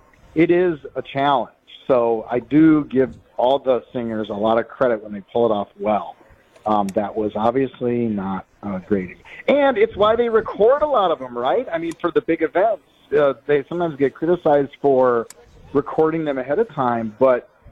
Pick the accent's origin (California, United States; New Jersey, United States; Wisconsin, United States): Wisconsin, United States; New Berlin; I grew up in New Berlin